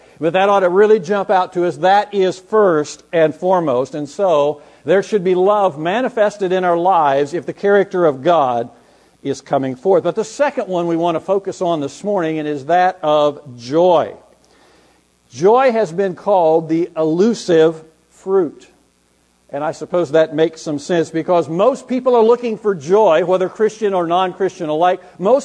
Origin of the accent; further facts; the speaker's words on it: Midwest, United States; I'm still trying to get used to how fruit works here in the Southwest compared to where I grew up in the Midwest.